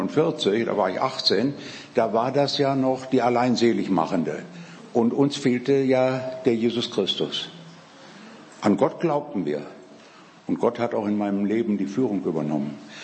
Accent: Bergisch Gladbach, North Rhine-Westphalia, Germany; ich komme aus Bergisch Gladbach. Ich bin Jahrgang 29. und katholisch getauft, katholisch erzogen

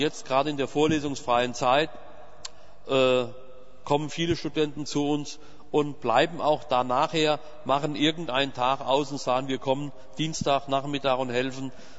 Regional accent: Kirchheim, Germany; Ich bin aus Kirchheim und wir haben in Kirchheim auch eine Ausgabestelle, immer mittwochs.

